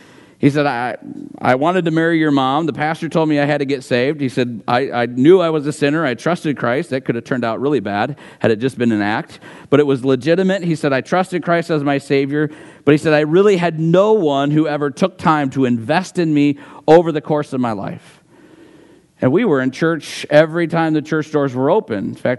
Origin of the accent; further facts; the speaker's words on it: Chicago, Illinois, United States; I'm from Chicago, so naturally we just didn't hit it off well.